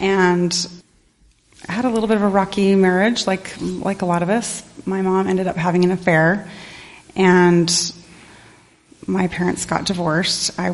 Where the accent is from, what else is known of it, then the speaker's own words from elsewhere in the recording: Provo, Utah, United States; born there; I was born in Utah, Provo.